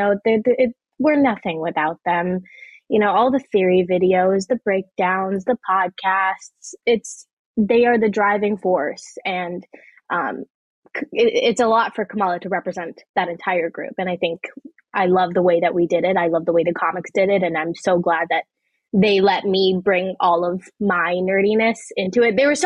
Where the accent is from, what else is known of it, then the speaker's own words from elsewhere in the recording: Pakistan; it's what I related to most outside of being a Pakistani, you know, Muslim 16-year-old girl.